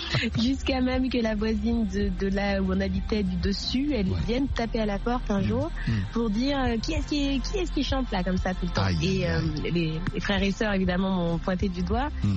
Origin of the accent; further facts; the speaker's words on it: Draguignan, Provence-Alpes-Côte d'Azur, France; born there; comme je suis née aussi vraiment à Draguignan, dans le sud de la France, j'ai aussi toute cette culture pop que j'adore.